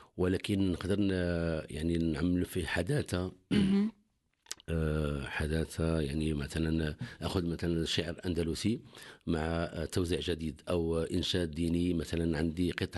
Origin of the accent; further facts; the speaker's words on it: Fez, Fès-Meknès, Morocco; أنا من مدينة فاس، نشأت في بيئة فنية من جد كان إمام وخطيب في مسجد القرويين، وتعلمت أول شيء هو تجويد القرآن في القرويين